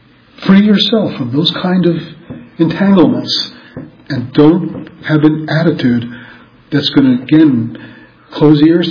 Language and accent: English; New York, United States; That's why I grew up in New York.